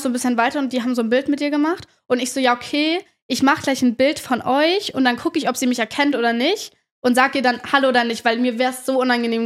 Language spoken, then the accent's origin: German; Kiel, Schleswig-Holstein, Germany; Und ich komme aus Kiel, also nicht so weit weg von Hamburg.